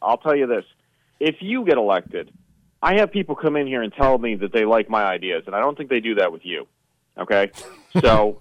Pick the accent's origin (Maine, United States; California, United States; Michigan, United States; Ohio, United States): Maine, United States; I don't own any L.L. Bean clothes, so you know I'm actually from Maine.